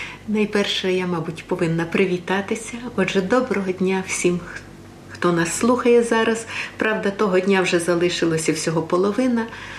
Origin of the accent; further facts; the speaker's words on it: Rivne Oblast, Ukraine; also born or lived in Kremenets; Я народилась в Крем'янці, це Тернопільська область. А росла я на Рівненщині до 17 років. А в таборі, ще поки я була неповнолітня, я була в Чернігові. А потім, коли я звільнилася, то я 35 років жила на Донеччині.